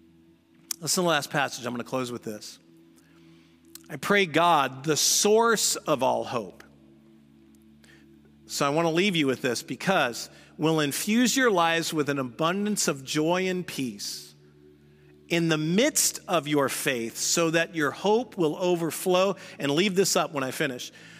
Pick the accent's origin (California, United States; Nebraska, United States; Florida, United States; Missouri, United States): Missouri, United States; I grew up in Missouri, and that is like tornado central.